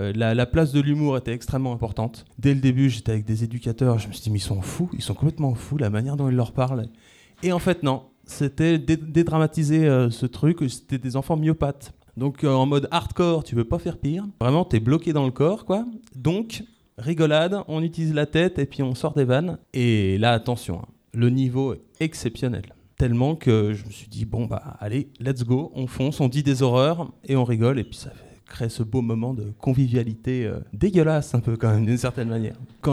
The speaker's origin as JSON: {"language": "French", "country": "France", "said": "Même moi, j'ai eu des phases en tant que Français à arriver dans des pays et puis à faire des réflexions."}